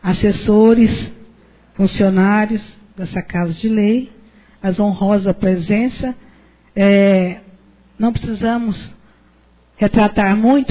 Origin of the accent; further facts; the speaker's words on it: Quirinópolis, Goiás, Brazil; se eu sou da minha terra, honro a minha terra, filha dessa terra amada, Quirinópolis